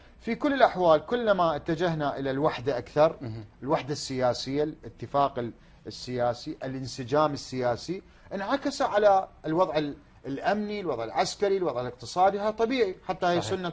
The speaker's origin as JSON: {"language": "Arabic", "country": "Iraq", "said": "نعم هناك مشكلة عندنا في العراق هو التفرقة"}